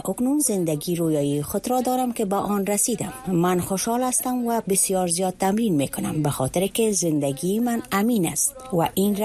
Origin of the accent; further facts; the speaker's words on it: Afghanistan; now in Madrid, Spain; از افغانستان هستم و 21 سال دارم.